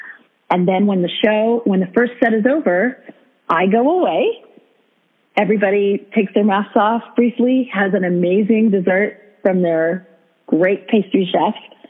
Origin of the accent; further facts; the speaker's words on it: New York, United States; I'm originally from New York, and I used to sing in supper clubs in New York